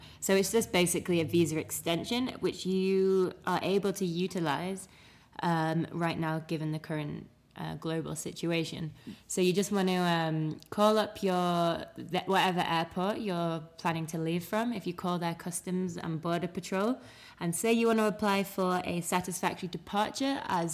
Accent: United Kingdom; because I am British and I have no power in this country

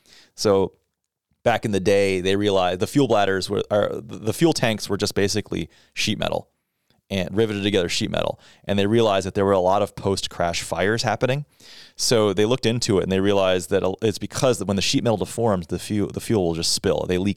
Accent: Texas, United States; I grew up in Texas. I'm allowed to say that.

